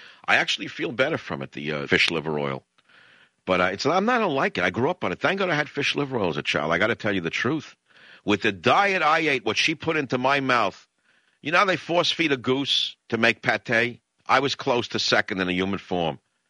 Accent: New York, United States; So I came from New York, and my mother would try to make fried chicken.

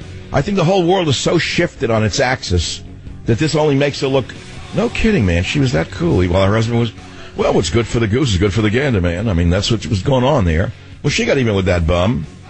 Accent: California, United States; especially in my hometown on my beloved station, KSFO.

